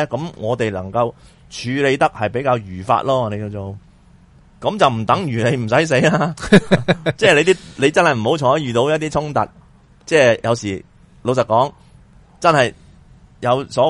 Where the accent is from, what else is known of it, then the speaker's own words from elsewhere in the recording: Taishan, Guangdong, China; 譬如咁讲我系台山人